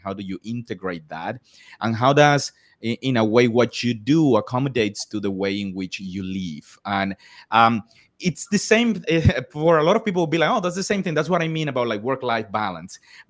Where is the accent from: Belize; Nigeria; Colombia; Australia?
Colombia; It allows me to live in my hometown in like Colombia, in a city that most people wouldn't know. My wife is from the same hometown.